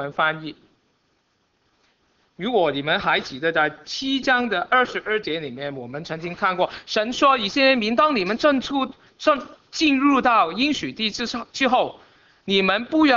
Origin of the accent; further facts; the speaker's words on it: Guangdong, China; 我们广东人说，别人告诉你的错处，就是把钱放在你的钱包里面